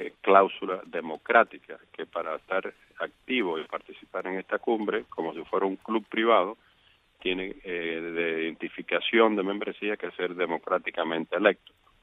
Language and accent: Spanish; United States; no por ideología, no por cultura, no porque yo soy norteamericano